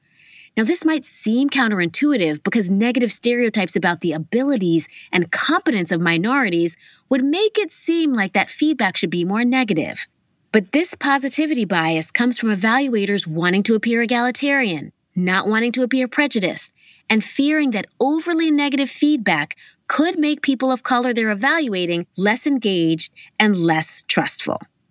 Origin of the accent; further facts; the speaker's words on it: New York, United States; Growing up in Harlem in the 80s and 90s, which was predominantly Black and Latino, the dominant narrative was that police are bad.